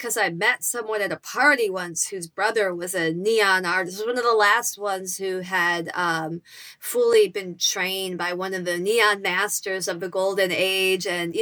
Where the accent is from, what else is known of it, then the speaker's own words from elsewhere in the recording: Midwest, United States; now in New York, United States; I'm from the Midwest and I grew up with a lot of men like that. And of course, they're everywhere. I live in New York now, and I know these men too.